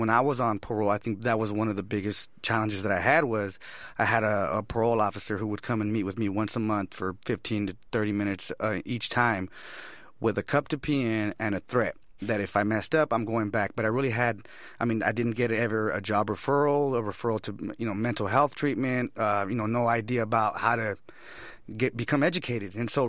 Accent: Oxnard, California, United States; Oxnard, California, okay. In a community called La Colonia. It's a barrio.

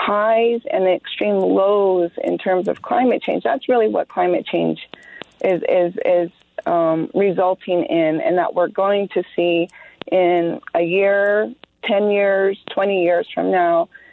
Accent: New Mexico, United States; As you heard earlier, I'm from the Pueblos, and our way of life is interdependent upon our environment.

